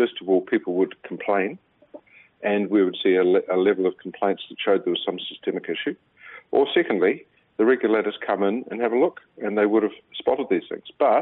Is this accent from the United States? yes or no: no; New Zealand; We're all staffed by Kiwis. I'm a Kiwi.